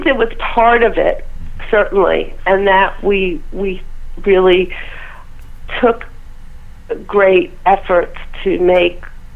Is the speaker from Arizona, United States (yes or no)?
no; New York City, New York, United States; Well, I grew up in New York City, mm-hmm. and so I went to New York City public schools. I was born in the Bronx. I grew up in Queens